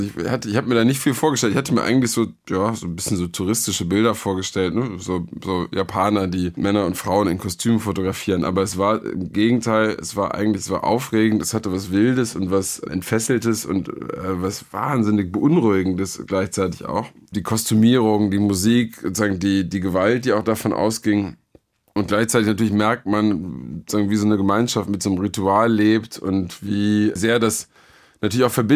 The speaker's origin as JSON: {"language": "German", "town": "Düsseldorf", "region": "North Rhine-Westphalia", "country": "Germany", "tie": "born there", "said": "Naja, ich bin ja zu allem Überfluss auch noch gebürtiger Düsseldorfer und so eine Art Pannenrheinländer."}